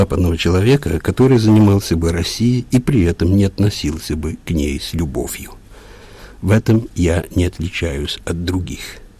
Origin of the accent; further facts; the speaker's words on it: Argentina; Russian is a second language; Почему в испанском? Потому что, как многие итальянцы, я вырос в Аргентине.